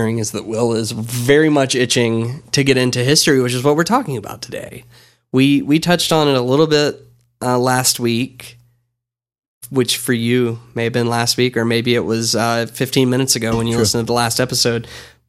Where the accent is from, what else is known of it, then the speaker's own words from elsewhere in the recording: United States; I have no idea. I'm American.